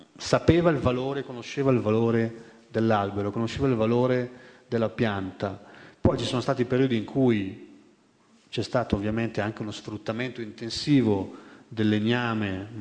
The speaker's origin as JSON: {"language": "Italian", "region": "Lombardy", "country": "Italy", "said": "io sono originario della Bergamasca"}